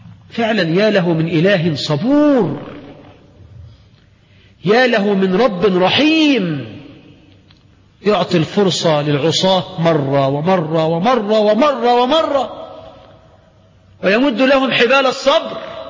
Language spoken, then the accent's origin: Arabic; Egypt; عندنا في مصر العوام النساء العجائز يقولنا لأنه طلع من الدنيا الواسعة للدنيا الضيقة